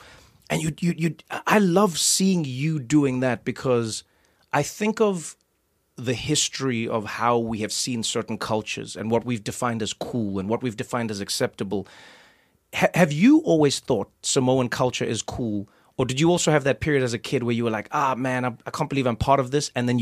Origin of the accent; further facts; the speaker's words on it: South Africa; because I grew up in South Africa, I grew up watching rugby.